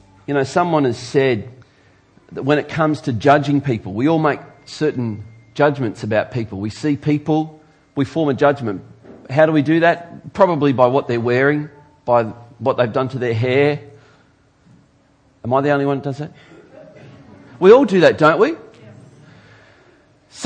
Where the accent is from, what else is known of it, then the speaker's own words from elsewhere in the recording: Geelong, Victoria, Australia; I grew up in Geelong, well, more precisely, Corio. In fact, I grew up literally between an oil refinery and an abattoir.